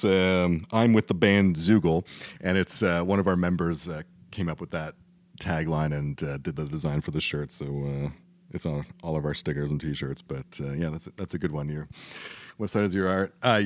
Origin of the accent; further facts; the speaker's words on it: Montreal, Quebec, Canada; Folk Alliance in my hometown, Montreal.